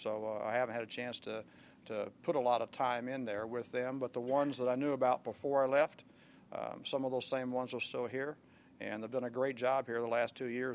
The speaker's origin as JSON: {"language": "English", "region": "Missouri", "country": "United States", "tie": "born or raised there", "said": "how wonderful it was to be back here in the home state of Missouri, my home state"}